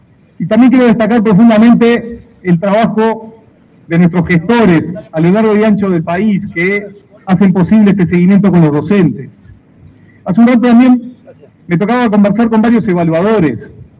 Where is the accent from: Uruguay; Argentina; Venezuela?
Uruguay; somos uruguayos de distintas partes del país